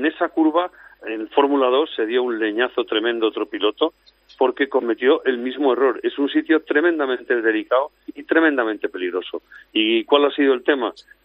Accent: Madrid, Community of Madrid, Spain; yo también soy de Madrid.

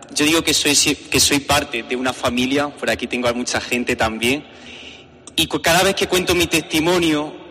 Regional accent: Sabiote, Andalusia, Spain; tengo 28 años, soy de Sabiote y fui ordenado sacerdote hace 4 años

